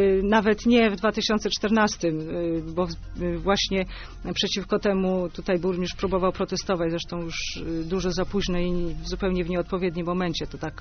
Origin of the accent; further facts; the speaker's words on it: Wrocław, Lower Silesian Voivodeship, Poland; born there; now in Gostyń, Poland; Urodziłam się we Wrocławiu, mieszkam od 20 lat w Gostyniu.